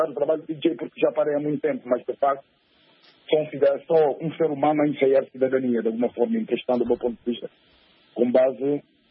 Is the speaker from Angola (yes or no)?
yes; Angola; born there; porque nasci em Angola, foi em novembro de 1977